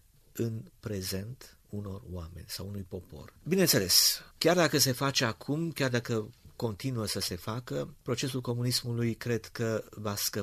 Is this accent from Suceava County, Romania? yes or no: yes; Rădăuți, Suceava County, Romania; băiatul care eram eu atunci de la Rădăuți